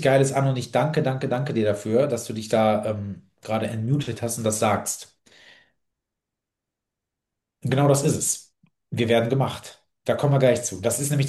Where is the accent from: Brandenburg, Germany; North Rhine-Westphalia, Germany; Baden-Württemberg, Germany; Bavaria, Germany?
North Rhine-Westphalia, Germany; Düsseldorf; Letztens habe ich in Düsseldorf, also hier, wo ich herkomme, ein großes Seminar gegeben